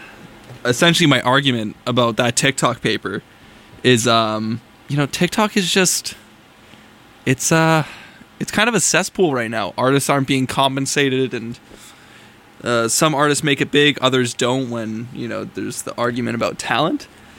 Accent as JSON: {"language": "English", "town": "Medford", "region": "Massachusetts", "country": "United States", "said": "I'm not from Boston. I'm from Medford. Close enough."}